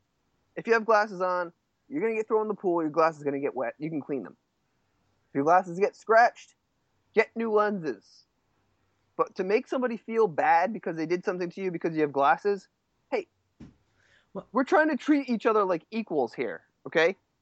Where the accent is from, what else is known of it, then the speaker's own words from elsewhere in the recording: Texas, United States; Hey, I'm from Texas. I'm Southern American.